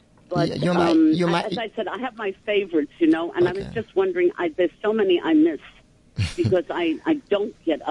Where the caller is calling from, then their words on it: Queens, New York, United States; from Queens.